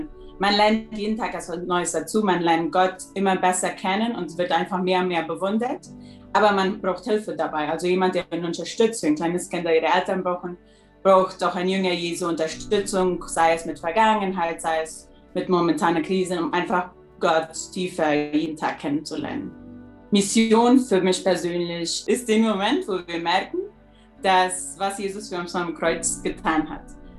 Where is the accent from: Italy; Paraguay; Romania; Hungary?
Paraguay; Blumenthal-Fernheim, Boquerón; bin 27 Jahre alt und bin aufgewachsen in Blumenthal-Fernheim.